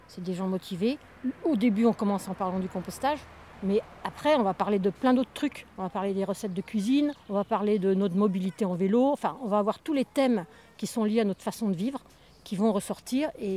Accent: Auvergne-Rhône-Alpes, France; Je venais de l'Isère, où il y avait la Frapna, qui avait déjà un peu le même réseau. Donc quand je suis arrivée dans la Drôme

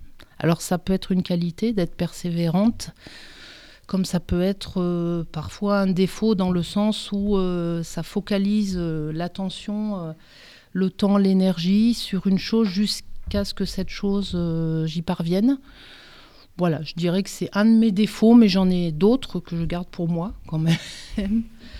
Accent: Auvergne-Rhône-Alpes, France; je suis pas du tout de ce coin-là de la Drôme, je suis du Nord Drôme, donc je suis assez éloignée de Dieulfi.

